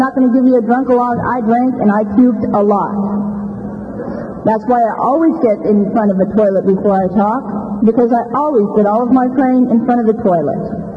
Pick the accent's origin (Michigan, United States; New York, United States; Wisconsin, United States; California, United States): California, United States; Well, I grew up out in the Fillmore.